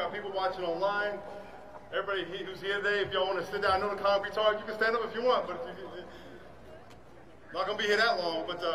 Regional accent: New York, United States; now in San Diego, United States; I'm the pastor of The Rock, and I came here from New York in 1982

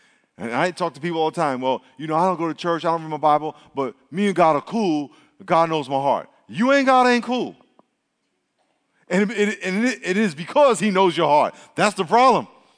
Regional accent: New York, United States; If they're from New York, we end up talking, yo, man, we're from New York.

